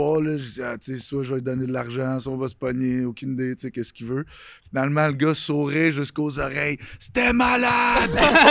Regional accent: Quebec, Canada; Moi, je me rappelle, en tant que Québécois

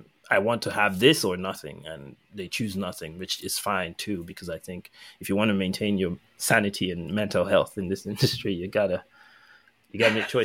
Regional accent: Nigeria; because I grew up in Nigeria

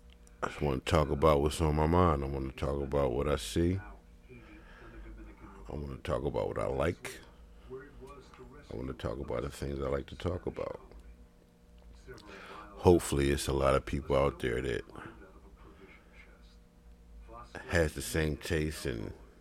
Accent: Philadelphia, Pennsylvania, United States; my hometown and where I'm from is Philadelphia. Right now I stay in North Philadelphia.

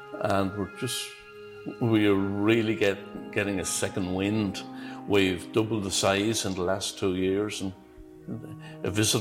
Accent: Arklow, Leinster, Ireland; also born or lived in Liverpool, United Kingdom; I was born here in Arklow and I spent all my life here, except for 5 years over in Liverpool in England.

